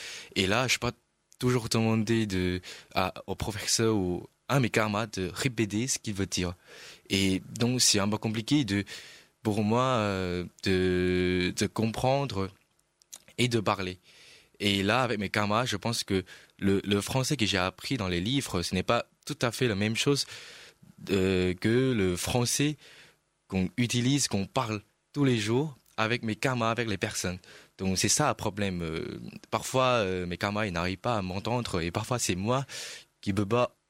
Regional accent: Guangzhou, Guangdong, China; French is a second language; now in France; Je viens de Canton. Canton, c'est une ville pas loin de Hong Kong, donc c'est au sud de la Chine.

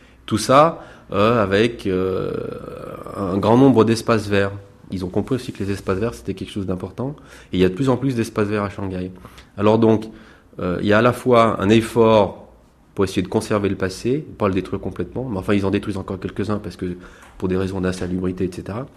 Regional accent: France; moved away; also born or lived in Taiwan; j'ai quitté la France en 84 et je suis parti vivre à Taïwan. J'ai vécu 2 ans à Taïwan et là-bas, j'apprenais le chinois

